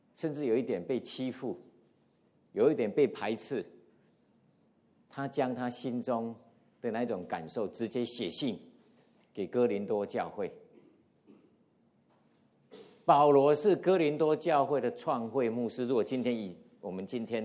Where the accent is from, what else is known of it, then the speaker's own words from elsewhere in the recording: Taiwan; 我从小就住在乡下，台湾的乡下